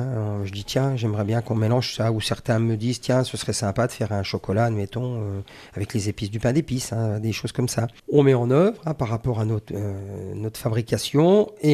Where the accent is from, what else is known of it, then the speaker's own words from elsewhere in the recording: Saint-Dié, Grand Est, France; now in Gérardmer, France; Alors non, moi je suis originaire de Saint-Dié.